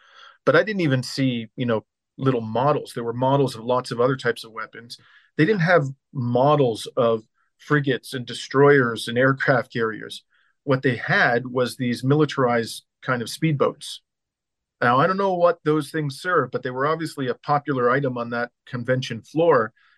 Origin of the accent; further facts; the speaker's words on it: Canada; accent: North American; look, I come from Canada, but I'm Greek. And I spent half the year in Greece.